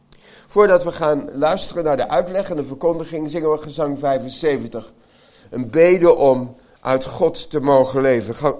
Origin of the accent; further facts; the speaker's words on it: Delft, South Holland, Netherlands; ik ben geboren en groot geworden in Delft.